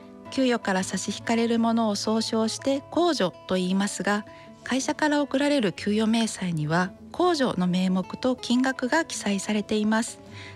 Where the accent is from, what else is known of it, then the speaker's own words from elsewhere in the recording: Tokushima, Japan; 私の出身は徳島県で、大学卒業まで住んでいました。